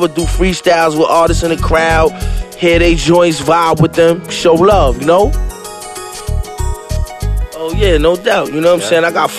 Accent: Queensbridge, New York, United States; But, you know, for the most part, I grew up in Queensbridge. You know what I'm saying? That's where my moms live.

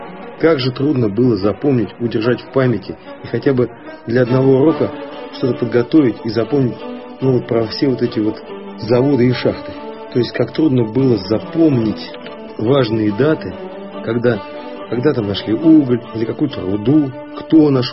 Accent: Siberia, Russia; Но я родился и вырос в Сибири, а увидел это великое озеро только совсем недавно.

